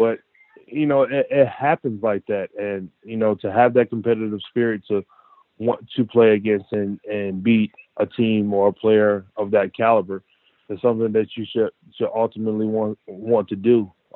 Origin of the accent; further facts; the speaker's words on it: Detroit, Michigan, United States; also born or lived in Louisiana; Well, for me, I was born and raised in Detroit. I have family in Louisiana and in Detroit. My family migrated from Louisiana up to Detroit. So I have family in both, and I actually finished high school in Louisiana.